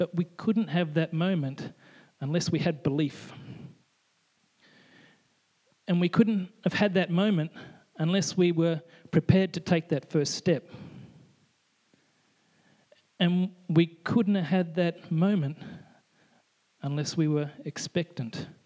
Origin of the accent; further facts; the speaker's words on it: Australia; We had a family in a church that we were involved with in Brisbane, Australia. As you can tell, I am Australian